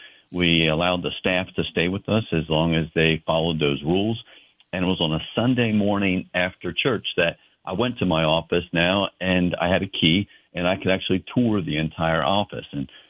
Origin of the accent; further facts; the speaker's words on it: New Jersey, United States; moved away as an adult; now in Florida, United States; Well, I grew up in New Jersey, went to medical school up in New Jersey, and then came down to Florida for my residency program